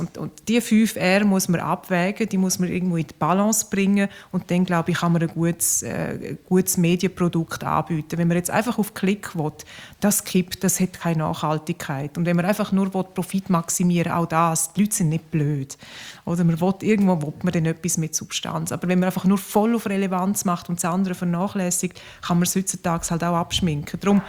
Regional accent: Graubünden, Switzerland; Ich komme aus dem Engadin

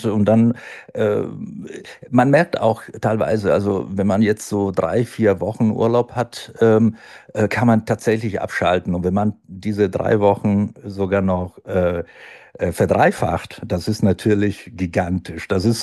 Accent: Milan, Lombardy, Italy; German is a second language; genau, in Mailand geboren worden und ja, also die meisten Zeit habe ich in meiner Jugend in Mailand verbracht.

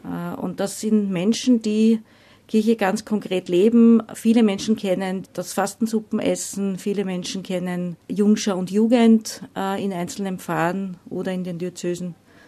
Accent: Lower Austria, Austria; Ich stamme aus dem Mostviertel, bin in einem kleinen Ort aufgewachsen, wo es außer katholisch nichts gab.

